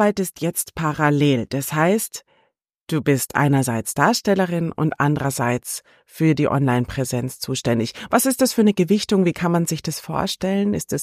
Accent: Bavaria, Germany; Ich bin ja auch aus Bayern im Ursprung. Ja. Tatsächlich. Ja, aus der Nähe von Regensburg.

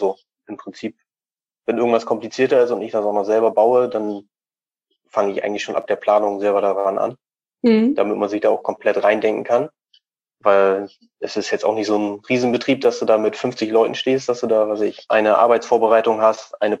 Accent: Delmenhorst, Lower Saxony, Germany; born there; Also gebürtig komme ich aus Delmenhorst. Das ist dann wieder ein einzelnes Städtchen so in dieser Insel da drinne.

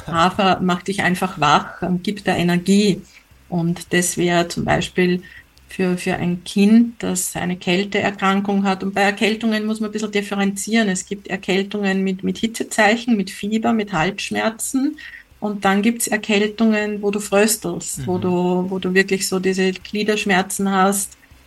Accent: Upper Austria, Austria; ich komme aus Oberösterreich, meine Uroma hat auch immer Suppen zum Frühstück gegessen

